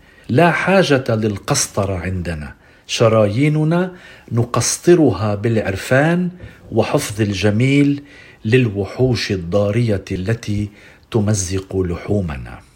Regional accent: Lebanon; نحن أنجزنا كلبنانيين التوازن الصعب وصرنا نموذجا وأمثولة

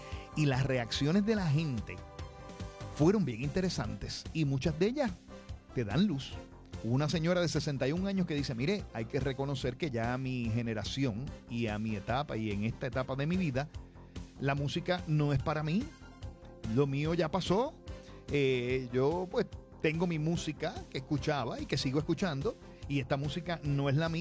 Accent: Aguadilla, Puerto Rico; me crié en Aguadilla y lo que oía Radio Heavy, más era música en inglés.

